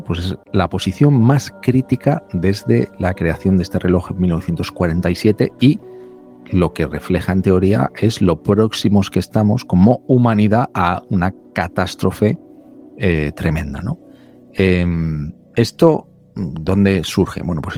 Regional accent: Spain; now in United States; yo soy español de pro, aunque vivo fuera, y por vivir donde vivo, si quieres empezamos por donde tengo la residencia actual, que es en Estados Unidos.

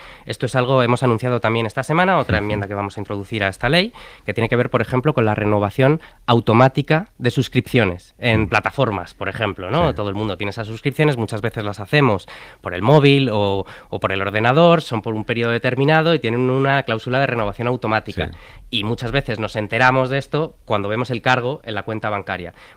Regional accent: Spain; Igual soy el único español al que una llamada de spam me relaja.

